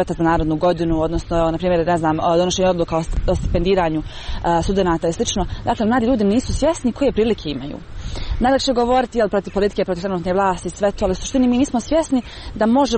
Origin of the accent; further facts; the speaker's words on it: Goražde, Federation of Bosnia and Herzegovina, Bosnia & Herzegovina; da li djeca kod nas u Bosni i Hercegovini, nema konkretno u Goraždu, imaju pravo na besplatne knjige od škole